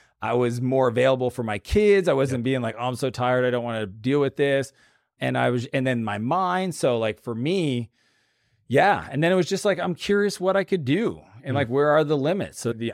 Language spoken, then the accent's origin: English; Canada; I don't know what that is because I'm Canadian, but we have like 60% of my companies in the US.